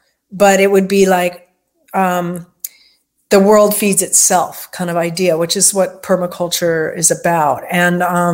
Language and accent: English; California, United States; And at the time I grew up in California, I was living in California, and I said, well, as a person from California